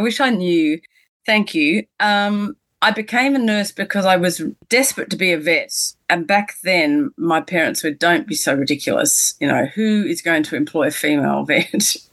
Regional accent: United Kingdom; accent: British; now in Australia; I really think it was probably because of my British accent at the time. So I learnt to speak Australian, mate, very quickly to survive.

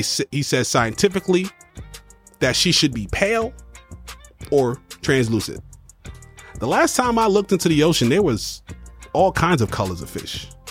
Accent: New York, United States; Yeah, if you don't know, yeah, I'm from New York, but I'm a big

